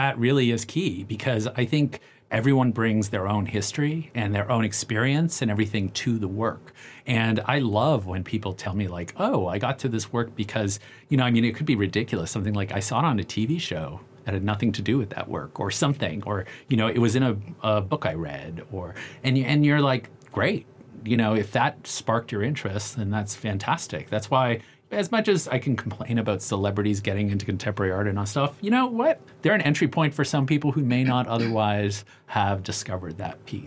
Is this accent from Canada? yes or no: yes; Toronto, Ontario, Canada; I grew up in Toronto.